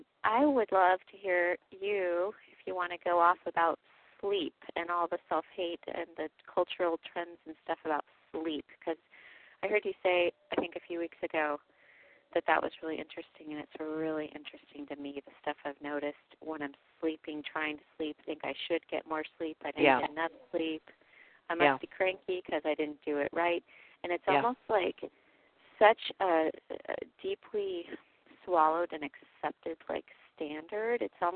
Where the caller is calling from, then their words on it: California, United States; I'm calling from the San Francisco Bay Area.